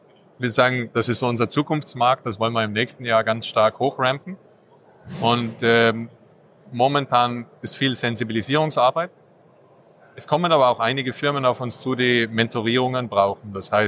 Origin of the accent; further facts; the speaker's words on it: Austria; now in Switzerland; ich bin Österreicher, lebe in der Schweiz, schaffe auch in der Schweiz